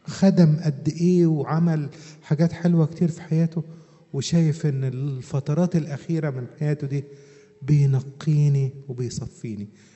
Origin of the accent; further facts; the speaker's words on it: Upper Egypt, Egypt; كان في ترنيمة قديمة عندنا في الصعيد